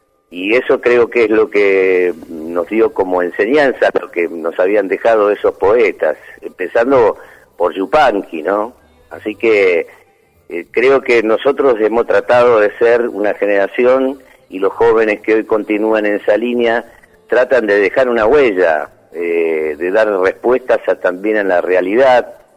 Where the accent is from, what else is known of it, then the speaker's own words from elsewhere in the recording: Capitán Sarmiento, Buenos Aires Province, Argentina; Yo soy nacido en Capitán Sarmiento